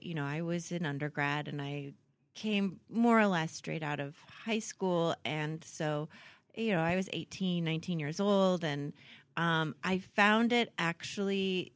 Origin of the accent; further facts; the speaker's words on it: Poway, California, United States; born there; I was born in Southern California, just outside of San Diego.